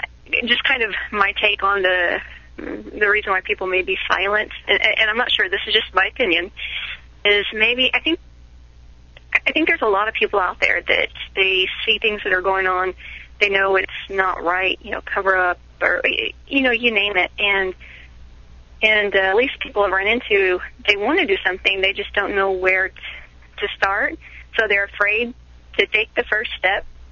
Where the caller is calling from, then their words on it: Oregon, United States; and I'm calling from Oregon.